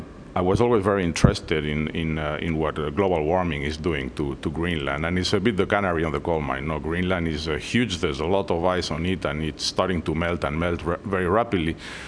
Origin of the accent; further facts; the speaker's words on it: Spain; English is a second language; moved away as an adult; now in Seattle, United States; I'm originally from Spain. That's where my funny accent comes from. I've been living in Seattle for a decade and a half already.